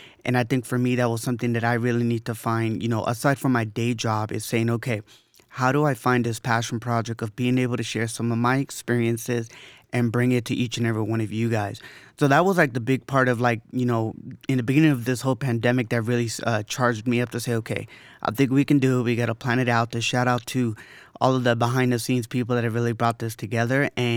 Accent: Los Angeles, California, United States; And as soon as he found out that I was from Los Angeles, he goes, oh, Lakers, go Lakers.

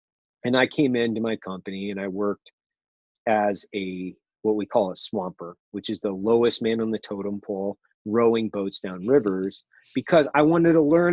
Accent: Idaho, United States; I grew up in Idaho. I grew up running rivers in, you know, high school and college in my kayak.

